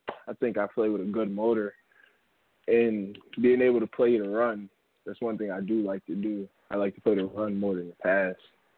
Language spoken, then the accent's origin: English; Massachusetts, United States; Because growing up in Mass, that's all you really have is the weight room, because it's snowing most of the time out there